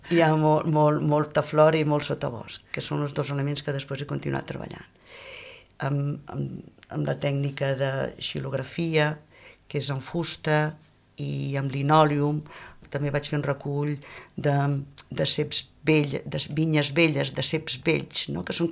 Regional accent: Pradell de la Teixeta, Catalonia, Spain; also born or lived in Tarragona; sóc de Pradell de la Teixeta i farà uns 9 anys que tinc l'estudi casa a Pradell.

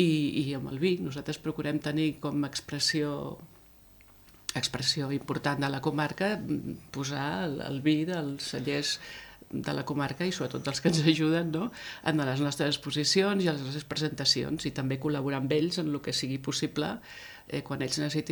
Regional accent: Barcelona, Catalonia, Spain; born there; moved away; jo soc nascuda a Barcelona, vaig arribar aquí a l'any 95

